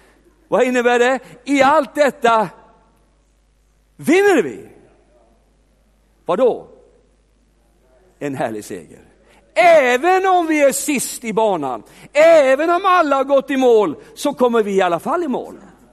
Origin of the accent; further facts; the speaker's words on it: Ostrobothnia, Finland; Jo, men nu förstår vi är från Österbotten.